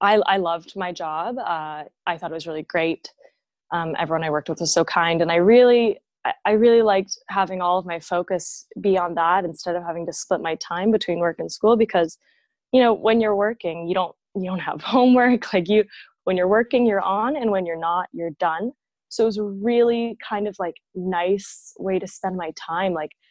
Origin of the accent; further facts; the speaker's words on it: Toronto, Ontario, Canada; So I'm from Toronto. I grew up here. I went to high school in the West End.